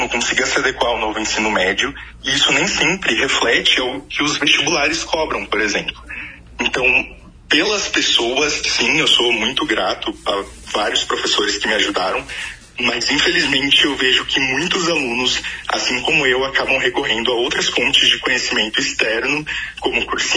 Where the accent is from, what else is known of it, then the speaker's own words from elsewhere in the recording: Maringá, Paraná, Brazil; Primeiro que eu sou de Maringá, então eu cresci aqui, nasci aqui